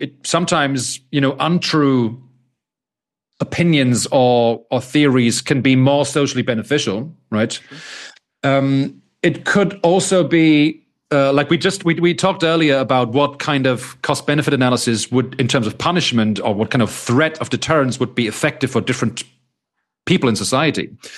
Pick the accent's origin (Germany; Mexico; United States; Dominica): Germany; Hesse; now in Düsseldorf, Germany; I'm German. So I grew up in a small town close to Frankfurt, so in the center of Germany. And my parents are from Düsseldorf, where I live now.